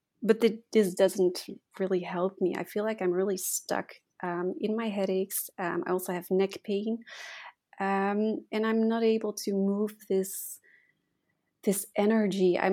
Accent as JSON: {"language": "English", "country": "Belgium", "said": "I'm from Belgium, which you will probably"}